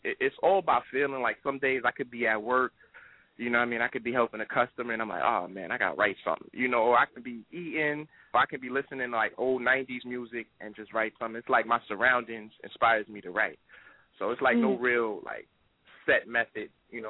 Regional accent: Jamaica; because I'm from Jamaica. I'm Jamaican, half Jamaican, and I grew up around, like, reggae music and R&B

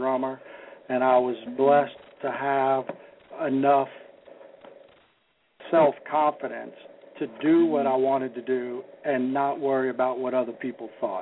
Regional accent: Lafayette, Louisiana, United States; Yeah, I was born and raised in Lafayette. I'm number 8 of 10 kids.

